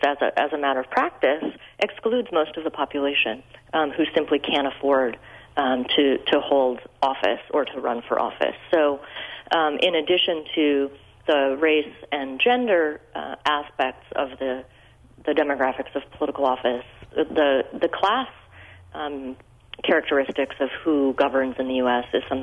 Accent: Minnesota, United States; I grew up in Minnesota, and my first election was, I worked for Paul Wellstone's campaign.

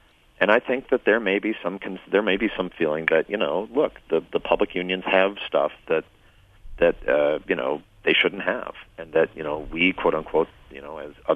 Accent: Michigan, United States; You know, I grew up in Macomb County in Michigan, which is heavily union.

